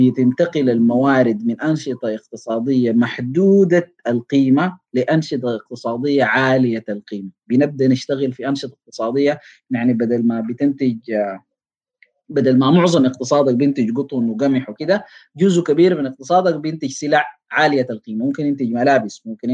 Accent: Sudan; أهم حاجة في الأسس دي إنه نتفق كسودانيين

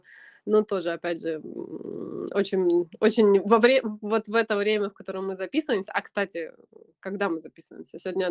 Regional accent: Russia; moved away; получилось так, что по жизненной ситуации я уехала из России, уехала давно, уже, то есть 5 лет назад

